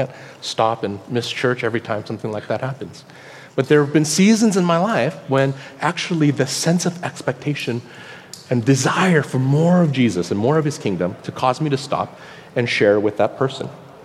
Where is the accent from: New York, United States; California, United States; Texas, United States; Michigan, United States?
California, United States; Los Angeles; growing up in Los Angeles, which is a very busy city with a lot of lights, even when you go into the mountains, it's hard to see the stars.